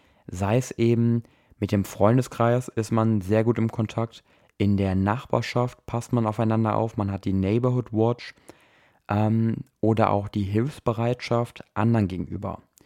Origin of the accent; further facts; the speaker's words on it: Germany; wir als Deutsche